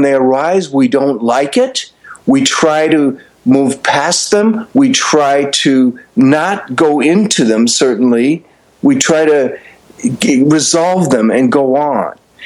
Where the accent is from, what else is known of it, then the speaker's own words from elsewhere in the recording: Midwest, United States; Right, I grew up in the Midwest, and I was actually a theater major at the University of Minnesota